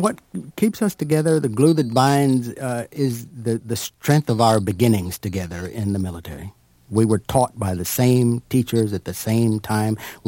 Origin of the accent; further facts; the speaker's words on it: Sheffield, Alabama, United States; the sound of a great contralto in my hometown of Sheffield, Alabama, named